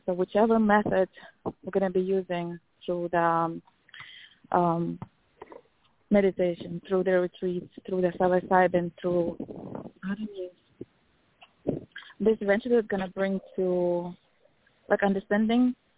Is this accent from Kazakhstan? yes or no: yes; Kazakhstan; and I'm from Kazakhstan.